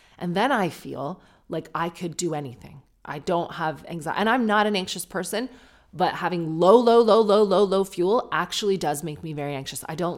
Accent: Canada; No offense, I know I actually have a lot of Australian listeners. And you probably hate the Canadian accent, so we're square.

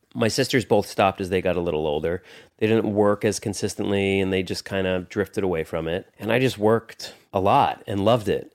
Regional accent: United States; Because we grew up right outside New York City, a lot of the other girls, their moms started taking them in and get agents and managers.

